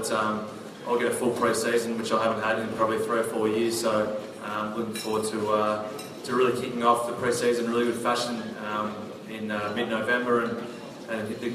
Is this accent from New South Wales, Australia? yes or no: no; Melbourne, Victoria, Australia; I'm a Melbourne boy originally, so I grew up out in the Yarra Valley.